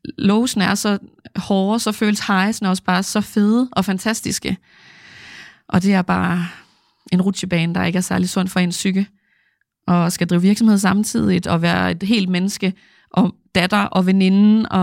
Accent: Randers, Central Denmark Region, Denmark; alle de traumatiserende minder, jeg havde derhjemme i Randers

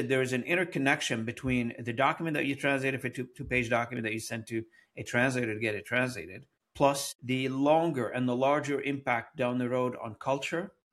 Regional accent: Beirut, Beirut Governorate, Lebanon; I'm from the Middle East, as you know, and I was born and raised in Beirut.

